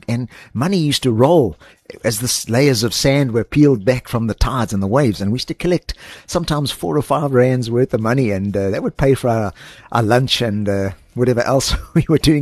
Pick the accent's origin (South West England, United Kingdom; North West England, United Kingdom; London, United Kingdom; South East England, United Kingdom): South West England, United Kingdom; Poole; born there; I was born in the UK, Poole, Dorset, England. And my dad was South African.